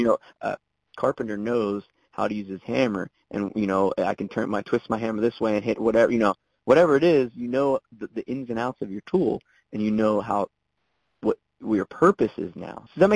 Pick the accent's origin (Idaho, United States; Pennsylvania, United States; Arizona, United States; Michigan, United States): Pennsylvania, United States; Pittsburgh; Yeah, my neighbor in Pittsburgh. I'm from Pittsburgh too